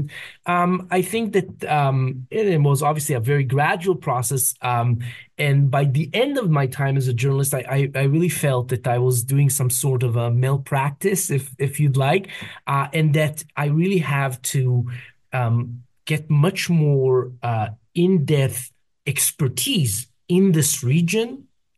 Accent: Israel; I was growing up in Israel

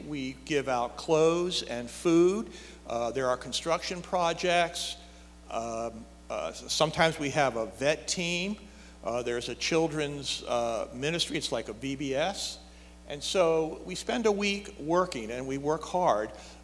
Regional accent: the North, United States; And so I'm from the North, and I wasn't used to grits

